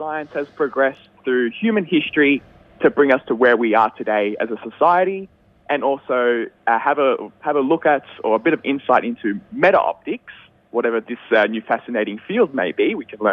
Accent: Shepparton, Victoria, Australia; Well, I was actually born and raised in Shep, so I'm a Shep boy.

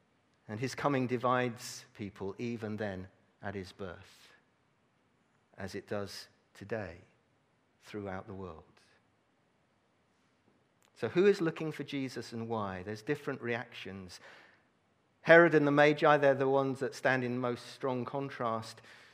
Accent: Brazil; also born or lived in Grimsby, United Kingdom; See, I grew up in Brazil, but I'm from Grimsby.

